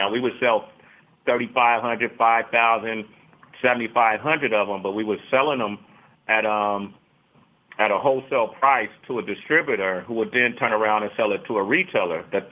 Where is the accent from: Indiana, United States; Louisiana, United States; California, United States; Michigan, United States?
California, United States; Oakland; and then I grew up in Oakland where I watched a lot of my friends get killed and or go to jail.